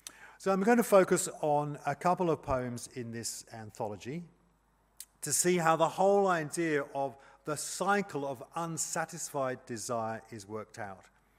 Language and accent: English; England, United Kingdom; because I'm English